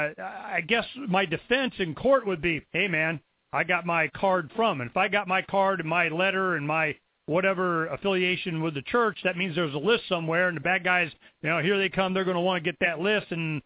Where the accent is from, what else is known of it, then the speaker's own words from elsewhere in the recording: Florida, United States; Okay, now I'm from Florida as a kid, and I know the Seminole Indians was a Florida tribe.